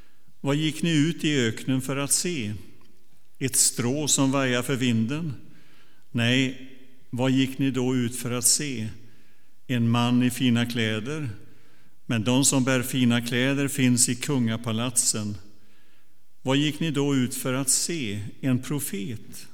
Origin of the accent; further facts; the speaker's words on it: Donsö, Västra Götaland County, Sweden; När jag växte upp på Donsö, där har ni hört många gånger vad det är jag växte upp